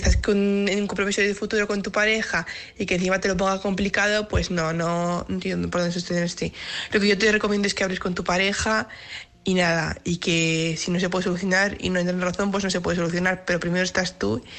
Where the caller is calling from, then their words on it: Valladolid, Castile and León, Spain; de Valladolid.